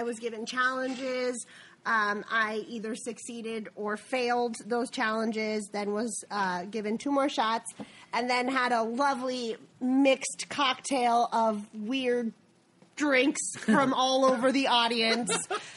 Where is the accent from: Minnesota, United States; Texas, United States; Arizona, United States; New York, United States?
Texas, United States; Yes, I'm obviously from Texas